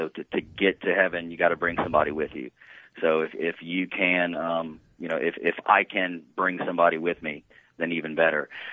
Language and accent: English; Lafayette, Louisiana, United States; I am from Louisiana. Okay. I'm from Lafayette, Louisiana.